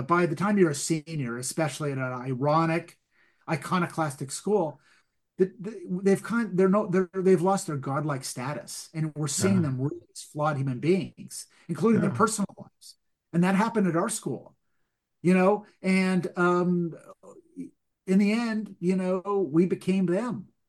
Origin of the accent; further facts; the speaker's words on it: Altadena, California, United States; very close to where I grew up in Eaton Canyon, right off Altadena Drive. And I practically grew up in that Arco station